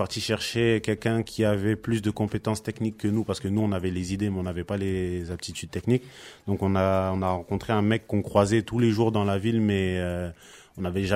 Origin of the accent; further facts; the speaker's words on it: Garges-lès-Gonesse, Île-de-France, France; j'ai 27 ans. J'ai grandi à Garges-lès-Gonesse, j'habite plus sur Garges-lès-Gonesse, mais j'y suis toujours.